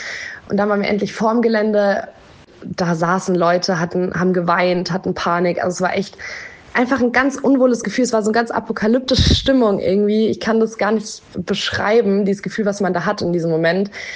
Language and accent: German; Munich, Bavaria, Germany; Ich komme aus München